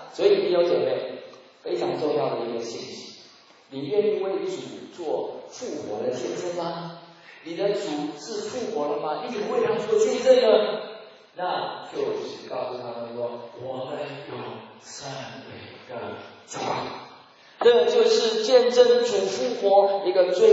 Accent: Taiwan; now in United States; 好像我们台湾人跑到温州啊，跑到宁波

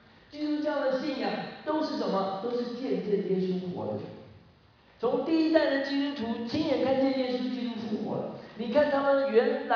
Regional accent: China; 我们中国人不太喜欢人家谈到死亡的问题啊

